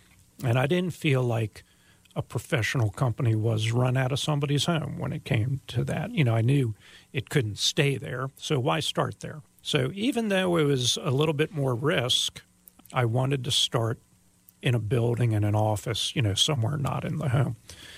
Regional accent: Maryland, United States; I grew up in Montgomery County, and down there, it's really busy and a little crazy.

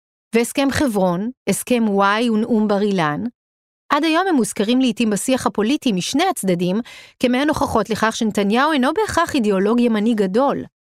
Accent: Migdal HaEmek, Northern District, Israel; now in Tel Aviv, Israel; אני גדלתי במגדל העמק. ואיפה היה השמאל עבור האנשים במגדל העמק? אז אני מבינה את זה. אני אמנם חיה כבר יותר שנים בתל אביב

